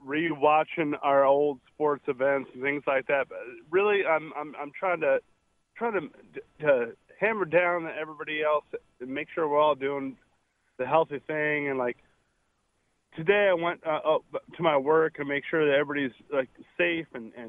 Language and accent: English; Carlsbad, California, United States; I grew up in Carlsbad, California.